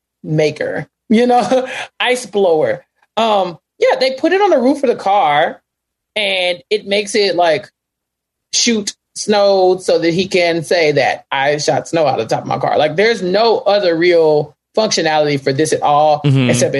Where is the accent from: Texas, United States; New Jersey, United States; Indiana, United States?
Texas, United States